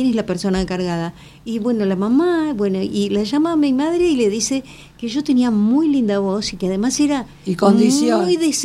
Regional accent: Paraguay; Yo soy paraguaya

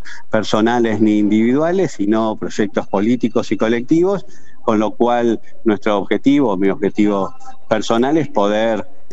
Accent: San Martín, Buenos Aires Province, Argentina; yo soy un vecino de San Martín, nací, viví, estudié, desarrollé mi vida, mi familia en San Martín. Quiero mucho esta ciudad

